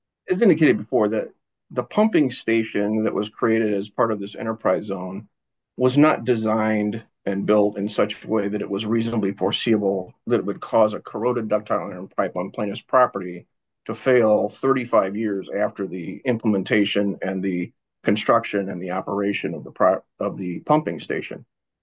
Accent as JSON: {"language": "English", "town": "Bloomington", "region": "Illinois", "country": "United States", "tie": "born or raised there", "said": "I'm here representing what is actually my hometown, the city of Bloomington."}